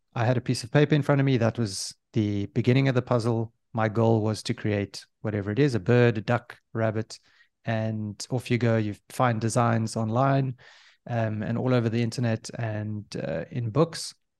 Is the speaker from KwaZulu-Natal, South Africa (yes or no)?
no; Johannesburg, Gauteng, South Africa; now in Cape Town, South Africa; Yes, so I am from South Africa. I grew up in Johannesburg. I now live in Cape Town, South Africa.